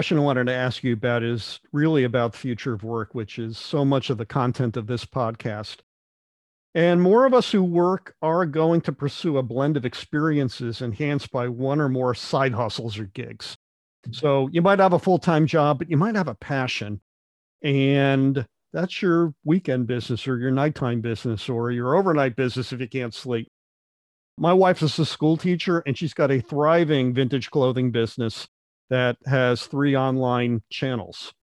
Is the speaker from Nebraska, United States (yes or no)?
no; New Haven, Connecticut, United States; And I grew up in New Haven, Connecticut, which is a city that had a vibrant craft community and small businesses.